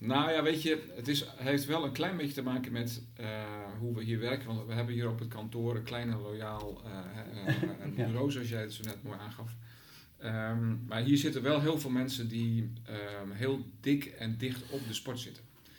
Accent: Amersfoort, Utrecht, Netherlands; ik kom ook uit Amersfoort. Ik heb een groot deel van mijn leven in Amersfoort gewoond

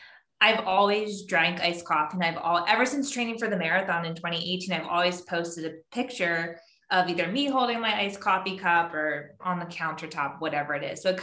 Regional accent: Philadelphia, Pennsylvania, United States; I had the Philly half marathon still to run, but that was just purely to run it because it's in my hometown.

